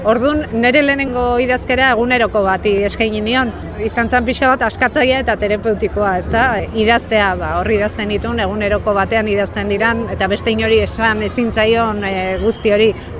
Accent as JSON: {"language": "Basque", "town": "Zumarraga", "region": "Basque Country", "country": "Spain", "said": "Zumarragakoa naiz, Gipuzkoarra, eta bueno, idazlea eta editorea."}